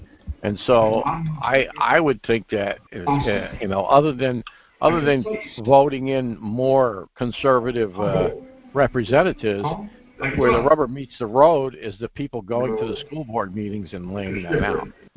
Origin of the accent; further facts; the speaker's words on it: New York, United States; Okay, Walt from New York. What's up? My home state.